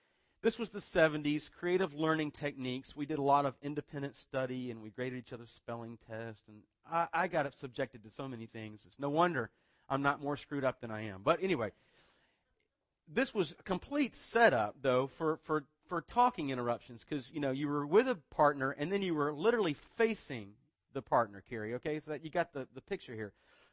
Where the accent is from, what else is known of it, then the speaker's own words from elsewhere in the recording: Snellville, Georgia, United States; also born or lived in Atlanta; I was born in Atlanta. But I grew up out in the suburbs in a place called Snellville